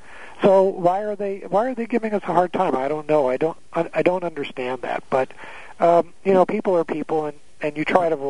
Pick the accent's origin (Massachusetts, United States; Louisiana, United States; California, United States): California, United States; But I grew up in California, and it's kind of a different culture out there.